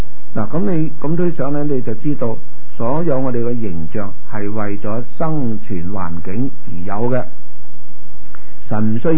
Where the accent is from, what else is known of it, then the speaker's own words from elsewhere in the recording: China; 啊，我哋中国人古代拜天咧，这个天代表神咧，系好合理嘅。